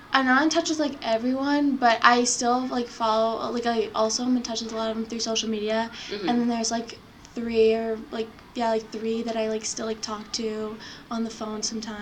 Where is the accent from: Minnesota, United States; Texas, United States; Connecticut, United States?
Minnesota, United States; I grew up in Minnesota. I've lived here my whole life, so I really only knew about Minnesota.